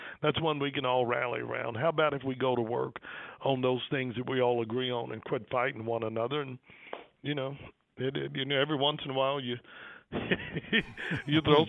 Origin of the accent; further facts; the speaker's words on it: Austin, Texas, United States; I was this kid from Austin. I'd gone to Austin College. I didn't grow up in Dallas at the time.